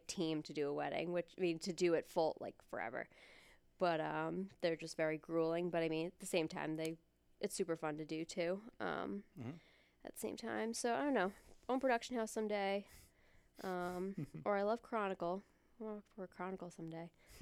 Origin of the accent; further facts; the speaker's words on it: Quincy, United States; Because I'm from Quincy. I don't even know if I mentioned that.